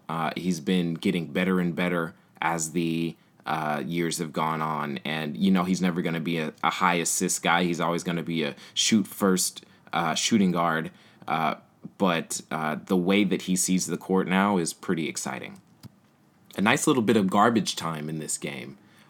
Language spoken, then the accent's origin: English; Oakland, California, United States; I grew up in the Bay Area in Oakland, and it's my dream to be able to just talk about the Warriors all day.